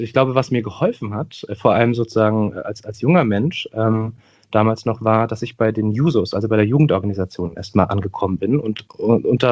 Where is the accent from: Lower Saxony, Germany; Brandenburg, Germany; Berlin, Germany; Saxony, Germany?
Berlin, Germany; ich bin 32 Jahre alt, bin geboren und aufgewachsen in Neukölln, einem Stadtteil von Berlin, von dem haben sicherlich viele gehört. Ich lebe auch in Neukölln nach wie vor, ich bin nicht weit gekommen, sage ich immer. Ich bin Halbkoreaner, meine Mama kommt aus Südkorea, mein Vater kommt aus der Eifel